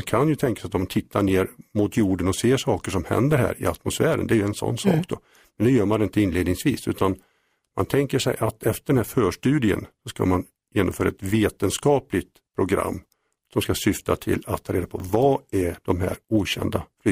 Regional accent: Mariestad, Västra Götaland County, Sweden; sedan jag var 16 år startade jag en UFO-förening i Mariestad där jag kommer ifrån.

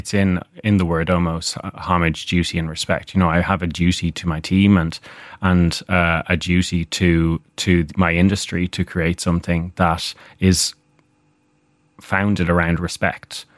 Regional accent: Dublin, Leinster, Ireland; moved away; I grew up in Dublin originally to an Irish-speaking family. My family are originally from Connemara.

